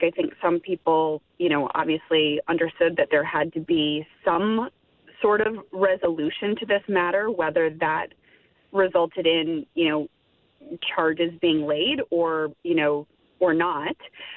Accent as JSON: {"language": "English", "country": "United States", "said": "I'm an American, I'm based in the U.S."}